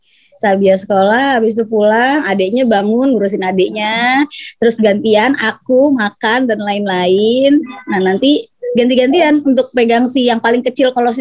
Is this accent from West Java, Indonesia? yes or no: no; Jakarta, Indonesia; Kebetulan suami aku yang orang Solo. Aku dari Jakarta.